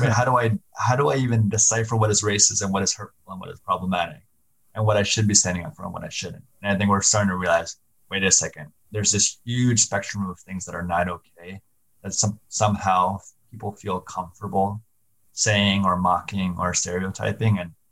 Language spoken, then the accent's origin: English; Kansas, United States; for me growing up in Kansas, you know, so much of what I was taught was kind of keep your head down, don't cause problems.